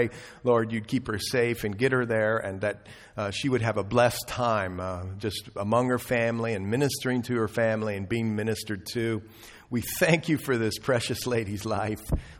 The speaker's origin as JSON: {"language": "English", "region": "Ohio", "country": "United States", "said": "I'm from Ohio. I went to school in Lima, Ohio."}